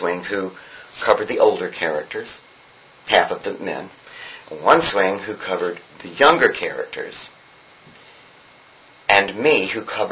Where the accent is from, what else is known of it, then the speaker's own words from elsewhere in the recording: the South, United States; I can talk. I'm from the South.